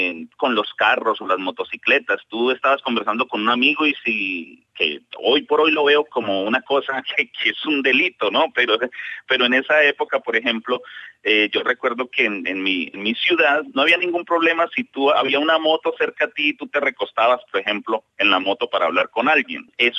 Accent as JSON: {"language": "Spanish", "town": "Cartago", "region": "Valle del Cauca", "country": "Colombia", "lives_now": "Australia", "said": "Yo vengo de una ciudad que se llama Cartago, Colombia. Entonces mi familia está entre una ciudad que se llama Pereira y la otra se llama Cartago."}